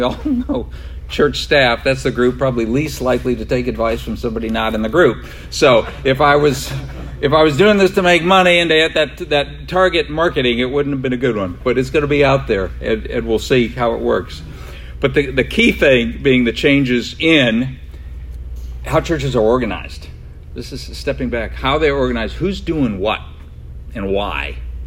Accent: New York, United States; I'm from New York, so ran around with a lot of Italians

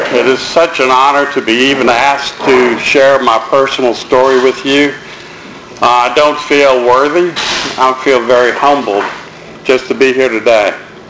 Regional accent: New Orleans, Louisiana, United States; As Jim said, I was raised in New Orleans

